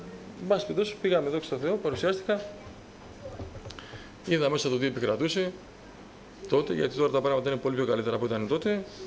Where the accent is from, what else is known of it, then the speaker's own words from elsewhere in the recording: Petroupoli, Attica, Greece; Η καταγωγή μου είναι από την Κρήτη, αλλά γεννήθηκα και μεγάλωσα στην Πετρούπολη. Είμαι 45 χρονών